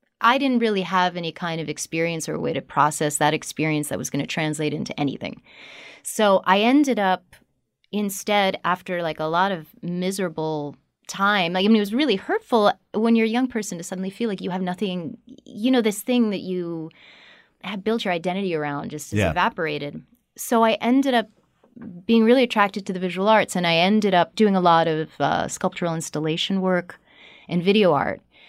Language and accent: English; New York City, New York, United States; In New York City, in Manhattan.